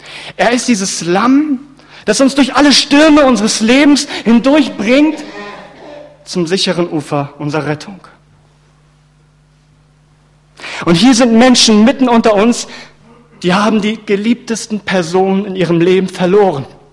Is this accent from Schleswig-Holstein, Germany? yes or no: yes; Lübeck, Schleswig-Holstein, Germany; Als ich frischer Christ war, und ich komme aus Lübeck, das heißt vom Meer, ich bin Norddeutscher